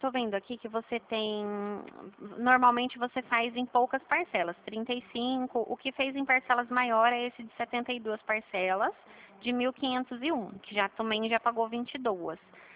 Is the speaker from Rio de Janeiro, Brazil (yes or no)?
no; São Paulo, Brazil; Eu sou do estado de São Paulo